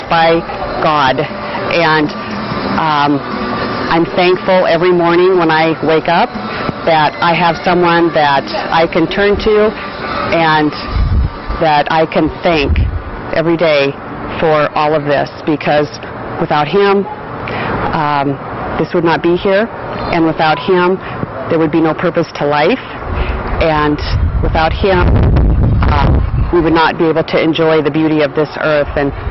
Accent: Phoenix, Arizona, United States; from Phoenix, Arizona.

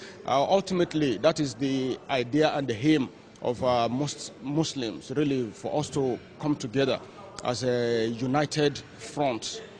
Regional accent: Nigeria; I came from Nigeria

